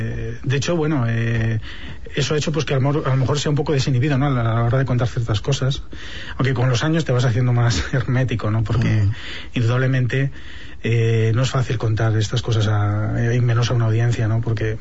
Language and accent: Spanish; Madrid, Community of Madrid, Spain; born there; No, yo nací en Madrid.